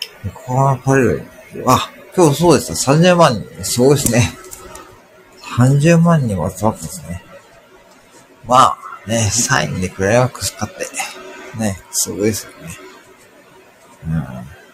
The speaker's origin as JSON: {"language": "Japanese", "region": "Gifu", "country": "Japan", "said": "僕は岐阜なんですけどね。うん。そう、岐阜なんですけどね。"}